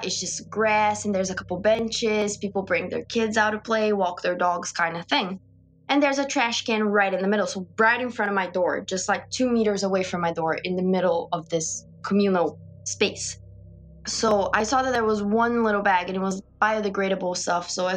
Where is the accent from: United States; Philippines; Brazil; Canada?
Brazil; I'm from Brazil and I'm in this country alone.